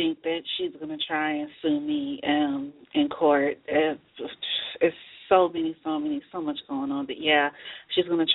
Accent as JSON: {"language": "English", "region": "Maryland", "country": "United States", "also_born_or_lived": "South Carolina", "said": "I'm in Maryland, and I moved here a year ago from South Carolina, you know, for better job opportunities and to be closer to my family because this is where I'm originally from."}